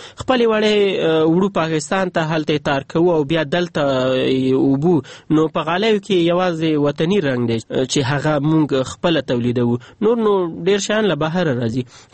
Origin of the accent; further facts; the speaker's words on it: Andkhoy, Faryab, Afghanistan; زه د فاریاب اوسیدونکی یم.